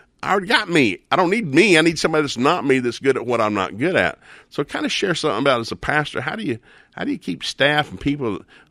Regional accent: Tennessee, United States; I grew up in East Tennessee in a country home.

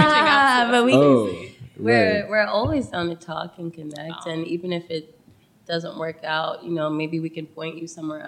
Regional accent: Trinidad & Tobago; like I'm from Trinidad

